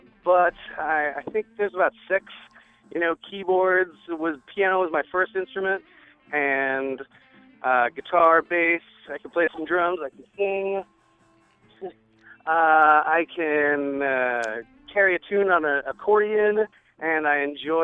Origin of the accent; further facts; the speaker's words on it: Massachusetts, United States; also born or lived in California; I grew up in Massachusetts, so I have that New England sensibility. But then I went away to California and missed the season.